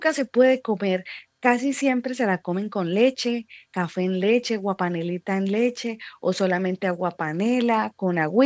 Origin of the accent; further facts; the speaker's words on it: Santander, Colombia; como buena santandereana